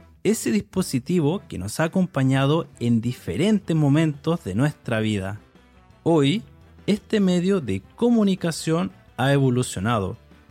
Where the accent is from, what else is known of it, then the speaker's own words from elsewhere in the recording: Chile; soy de Chile y soy el presentador de este podcast para estudiantes de español